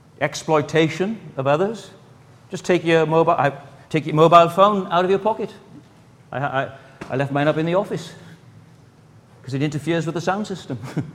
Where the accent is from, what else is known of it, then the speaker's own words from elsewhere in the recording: Wales, United Kingdom; grateful as I am for my upbringing and my family background and being Welsh and everything that's involved in that, all the influences in my childhood and upbringing